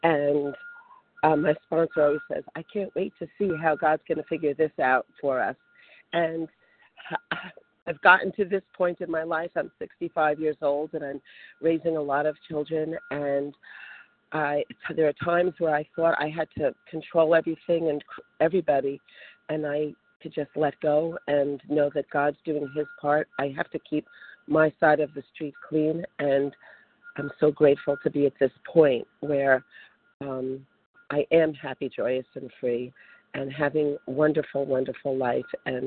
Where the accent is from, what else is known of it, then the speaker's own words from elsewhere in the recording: New Jersey, United States; I'm from New Jersey and I'm a compulsive overeater.